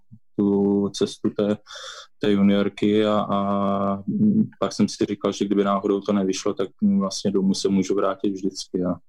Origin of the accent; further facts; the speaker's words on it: Zlín, Zlín Region, Czechia; To určitě ne, já jsem vyrůstal ve Zlíně a tak nějak jsem měl jakoby sen hrát ve Zlíně extraligu samozřejmě.